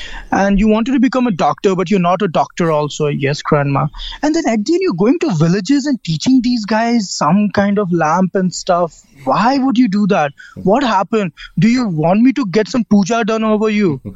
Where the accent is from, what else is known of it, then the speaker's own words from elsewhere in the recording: India; also born or lived in Ranchi / Jodhpur / Mumbai / Bangalore; And we moved around a lot in India. So I was born in Ranchi, that's in Jharkhand. Then we moved to Jodhpur, Mumbai, Bangalore, Guwahati. So I moved a lot.